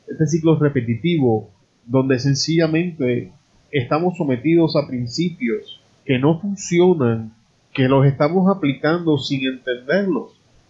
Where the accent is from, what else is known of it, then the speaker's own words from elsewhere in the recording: Puerto Rico; Yo soy puertorriqueño, en el caso de nosotros sería el pernil